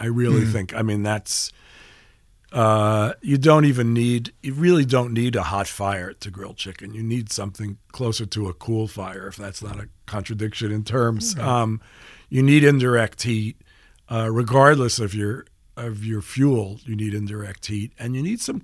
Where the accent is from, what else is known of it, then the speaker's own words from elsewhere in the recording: Manhattan, New York, United States; I grew up in Manhattan, and we used to go to Long Island.